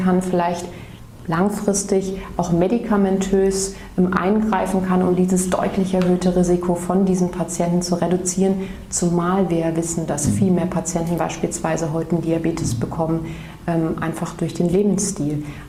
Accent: Mainz, Rhineland-Palatinate, Germany; Genau, ich bin aufgewachsen in Mainz, bin dann zum Medizinstudium nach Ulm gegangen.

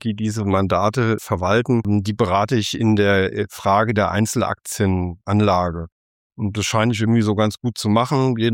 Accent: Frankfurt am Main, Hesse, Germany; ich bin 56 Jahre alt, habe mit meiner Frau drei Kinder, lebe in Frankfurt. Die Kinder sind mittlerweile erwachsen und bin gebürtiger Frankfurter wie du.

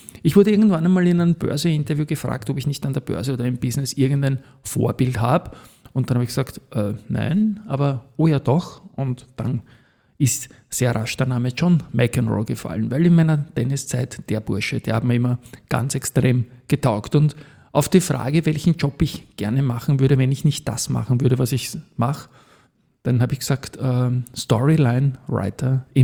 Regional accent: Austria; als Österreicher bin ich natürlich ein großer Fan von Walter Hahn

